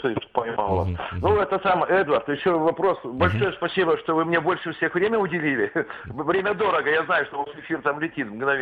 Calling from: Vladivostok, Primorsky Krai, Russia; Я с Владивостока

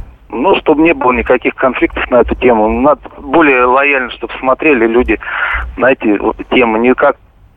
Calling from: Moscow, Russia; Да, Москва, Москва.

